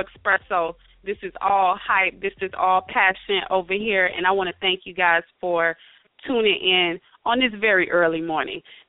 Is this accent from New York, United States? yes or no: no; Goulds, Florida, United States; Yes, I'm from Ghouls. And if you don't know it, just Google Ghouls, Florida, and find out a little bit about this awesome, awesome town